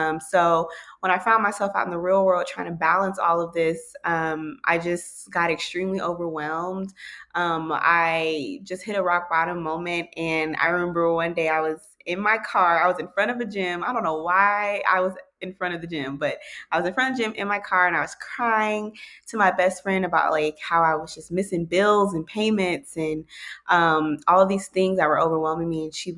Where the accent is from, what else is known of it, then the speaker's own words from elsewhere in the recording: Dallas, Texas, United States; moved away as an adult; now in Las Vegas, United States; I'm from Dallas, but I moved to Las Vegas for a new job.